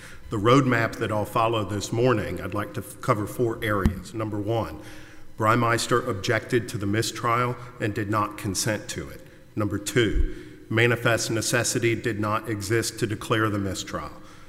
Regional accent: Houston, Texas, United States; I'm from Houston.

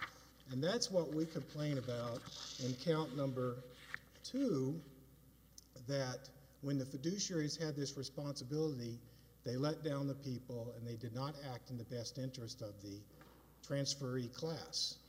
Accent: Denver, Colorado, United States; I'm from Denver

